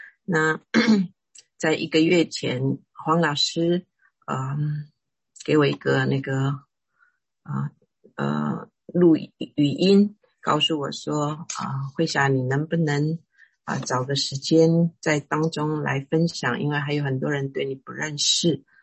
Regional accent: Taiwan; moved away as an adult; now in United States; 我先说说我自己。我是从台湾来

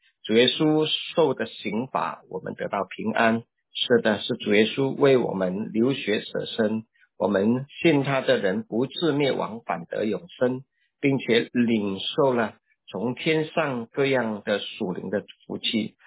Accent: Malaysia; moved away as an adult; now in United States; 我是马来西亚人，那我在1993年到2018年，一共有25年在马来西亚

